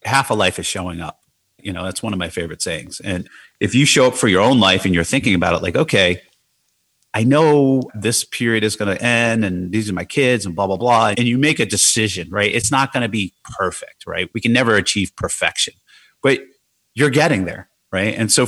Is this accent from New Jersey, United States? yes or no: yes; Jersey City, New Jersey, United States; I just had this like growing up in Jersey City, like I won't live past 30, you know, Y2K.